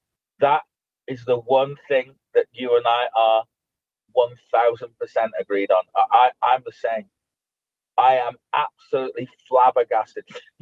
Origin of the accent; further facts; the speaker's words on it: Scotland, United Kingdom; I'm Scottish and I know the Scottish flag is on the back of the Scottish kit.